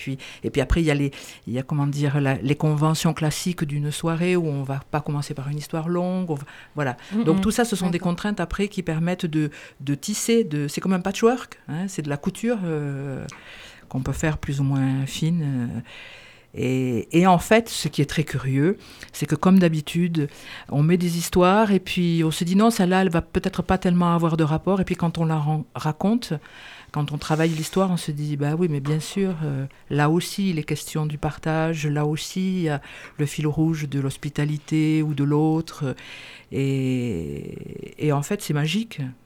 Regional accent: Bar-des-Cévennes, Occitanie, France; Puisque moi je suis originaire d'ici aussi, je suis originaire de Bar-des-Cévennes

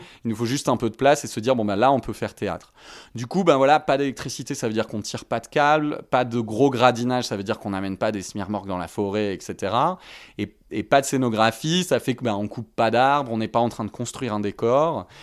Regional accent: Saint-Maurice-de-Ventalon, Occitanie, France; Tous les étés à Saint-Maurice-de-Ventalon, là d'où je viens, à côté du pont de Montvert.

